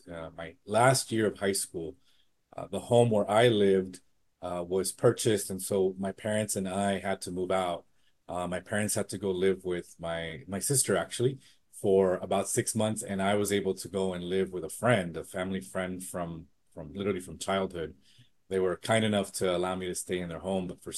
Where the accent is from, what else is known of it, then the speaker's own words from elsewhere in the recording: San Diego, California, United States; And I was blessed to be born here in San Diego and born and raised in the Barrio Logan community, which is traditionally a Chicano, Latino, Mexican-American community here in San Diego, the historic sort of center of that community.